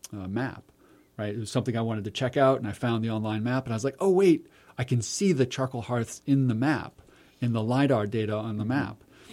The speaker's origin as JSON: {"language": "English", "region": "Maine", "country": "United States", "lives_now": "Lehigh Valley, United States", "said": "I'm from Maine, and I came to the Lehigh Valley, and I was looking for places to hike"}